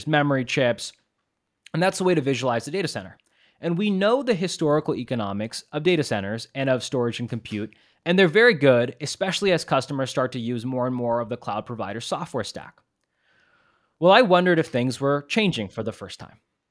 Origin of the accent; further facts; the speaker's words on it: California, United States; I'm from the Silicon Valley. You know, I grew up in a suburb. I'm here in a suburb right now near the Silicon Valley.